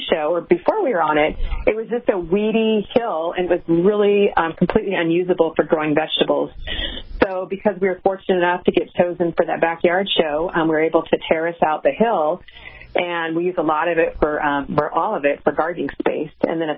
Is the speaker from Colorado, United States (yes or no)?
yes; Colorado, United States; Growing up in Colorado, obviously we couldn't do that.